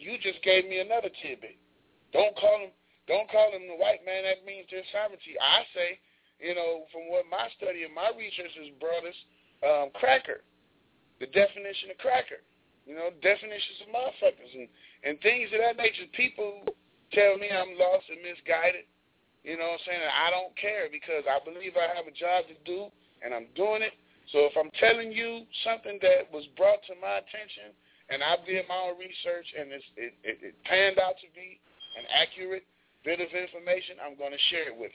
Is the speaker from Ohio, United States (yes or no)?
yes; Cleveland, Ohio, United States; I'm from Cleveland, Ohio.